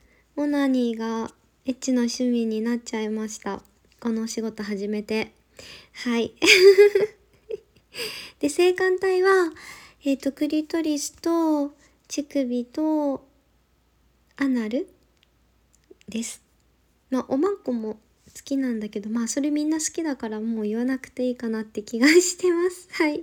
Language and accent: Japanese; Kansai, Japan; accent: Kansai dialect; now in Tokyo, Japan; 出身地は関西です。ちょっと今東京に住んでるんで、あんまり関西弁じゃないんですけど、はい、戻るとバリバリ関西弁になります。